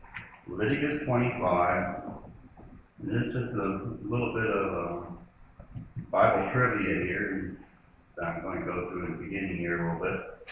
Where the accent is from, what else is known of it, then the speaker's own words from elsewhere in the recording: Wernersville, Pennsylvania, United States; I grew up in Ames Church down there in Wernersville. Most of … are buried down there.